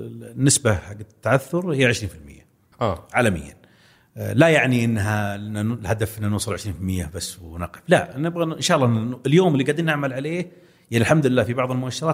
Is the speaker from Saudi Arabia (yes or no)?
yes; Saudi Arabia; مؤشر ثاني برضو يحق لنا كسعوديين نفتخر